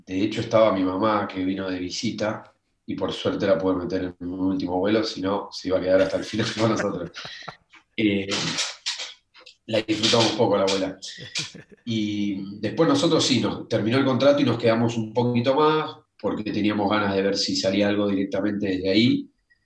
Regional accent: Argentina; Les encanta que venga desde un lugar tan lejano como Argentina.

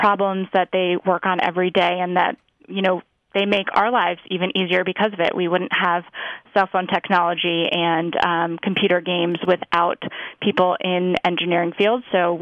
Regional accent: Connecticut, United States; and I grew up in Connecticut.

